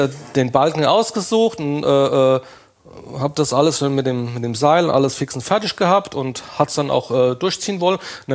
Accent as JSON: {"language": "German", "town": "Limburg an der Lahn", "region": "Hesse", "country": "Germany", "said": "in Limburg, also ich bin aus Limburg an der Lahn"}